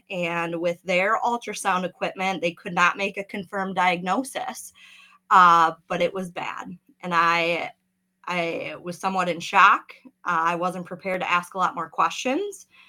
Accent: Wisconsin, United States; born or raised there

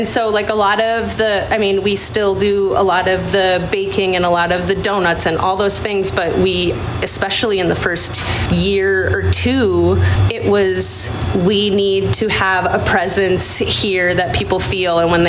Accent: Appleton, Wisconsin, United States; also born or lived in California; now in Wausau, United States; So we moved here from California. I grew up in Appleton, and my parents moved to Wausau a handful of years ago from Appleton

